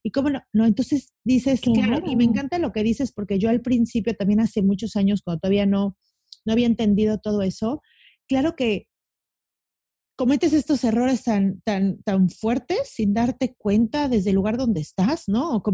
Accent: Mexico City, Mexico; now in Cancún, Mexico; yo me cambié de la ciudad que siempre vivía a Cancún. Yo soy de la Ciudad de México, me cambié a Cancún

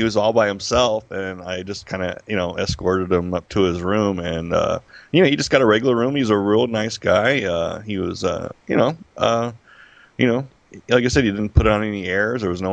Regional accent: Las Vegas, Nevada, United States; Actually, I'm a born and raised in Las Vegas, a Las Vegas native, which is rare.

